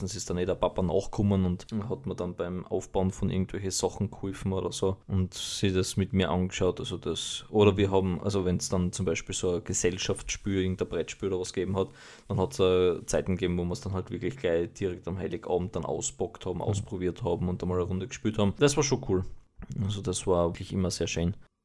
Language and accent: German; Austria; Von denen, die man halt als Österreicher so jetzt einmal singt